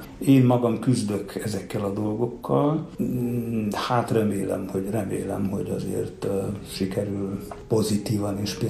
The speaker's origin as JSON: {"language": "Hungarian", "country": "Romania", "tie": "born or raised there", "said": "Én úgy nőttem fel, hogy bizonyos koromban nem is tudatosult, hogy mi nem Magyarországon élünk, hanem Romániában. Ez később valahogy úgy tudatosult bennünk, hogy igen, mi Romániában élünk, magyarok vagyunk, de Romániában élünk."}